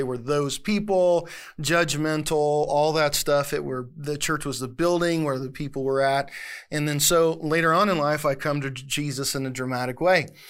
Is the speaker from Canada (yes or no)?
yes; Canada; Not only do I have this sweet international flavor of being a Canadian man of mystery, but I also have this Han Chinese tinge in my blood.